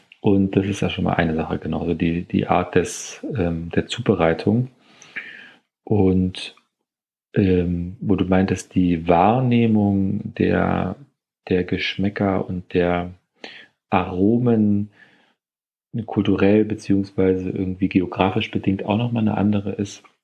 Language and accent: German; Berlin, Germany; ich als Berliner, wie auch immer, hier sozialisiert